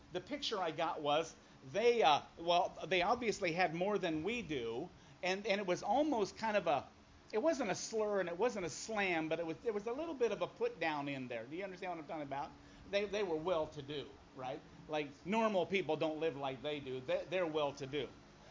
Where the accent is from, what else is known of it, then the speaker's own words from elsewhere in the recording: Iowa, United States; But when I was raised in Iowa, and I never considered ourselves poor, but, you know, we didn't have a lot.